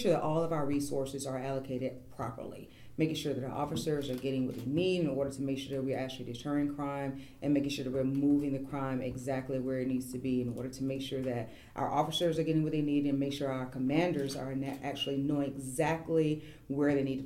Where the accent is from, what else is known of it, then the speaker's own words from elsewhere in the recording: Atlanta, Georgia, United States; I grew up in Atlanta and I have a passion for my environment. I'm a product of Atlanta.